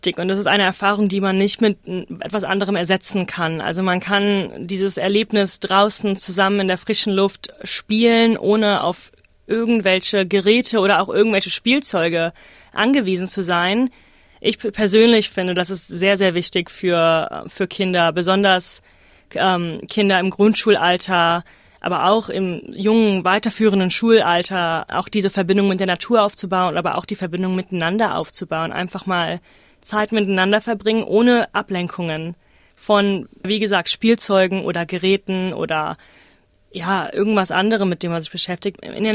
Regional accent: Rhineland, Germany; Ich bin in Deutschland auf dem Land groß geworden, eine sehr, sehr ländliche Gegend im Rheinland und habe eigentlich meine ganze Kindheit draußen verbracht. Wir hatten einen riesigen Garten, wir haben ganz nah am Fluss gewohnt.

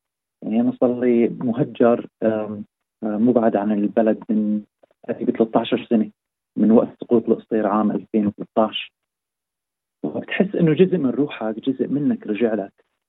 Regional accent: Al-Qusayr, Homs Governorate, Syria; born there; لما رحت على مدينتي. أنا ولدان بالقصير، اللي هي تقريبا مدينة تقريبا 30 كيلومتر بعيدة عن حمص

